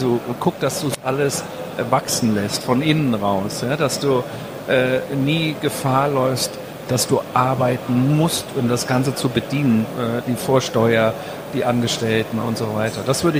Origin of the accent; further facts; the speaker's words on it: Frankfurt, Hesse, Germany; Ich komme ja ehemals aus Frankfurt.